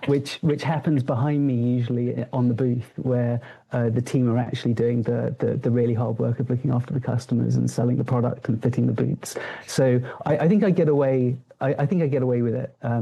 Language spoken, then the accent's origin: English; England, United Kingdom; I'm originally from England